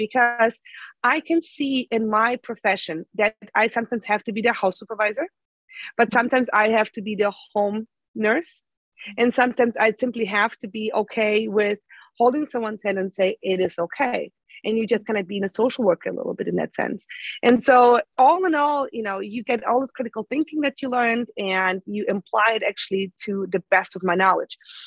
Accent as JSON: {"language": "English", "country": "Germany", "tie": "born or raised there", "second_language": "English", "moved": "as an adult", "lives_now": "United States", "said": "So, you know, the funny thing is that I grew up in Germany, and the whole learning process of becoming a midwife over there, which I was over there, it's a little bit different than over here."}